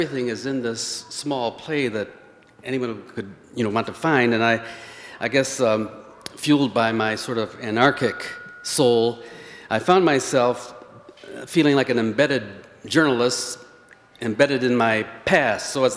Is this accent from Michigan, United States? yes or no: yes; Benton Harbor, Michigan, United States; also born or lived in Chicago, Illinois; I'm another South Side Chicago native, though I grew up in Benton Harbor